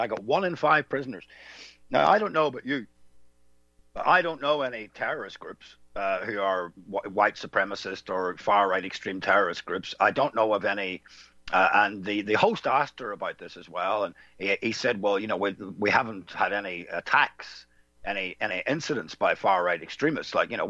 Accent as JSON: {"language": "English", "region": "Northern Ireland", "country": "United Kingdom", "said": "And I come from Northern Ireland"}